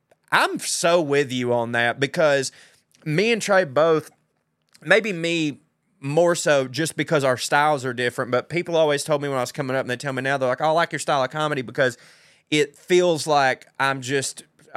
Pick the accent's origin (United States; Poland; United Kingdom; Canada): United Kingdom; England; Two, as an Englishman